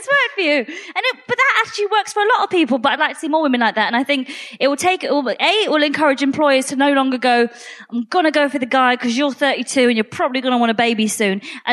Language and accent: English; England, United Kingdom; I've been going like, I'm British, I'm not Polish, I'm British.